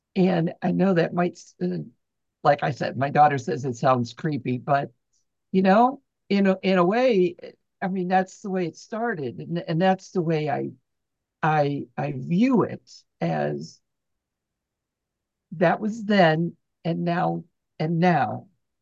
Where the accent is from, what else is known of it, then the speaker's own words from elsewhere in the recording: Buffalo, New York, United States; I grew up in Buffalo, New York, outside of that.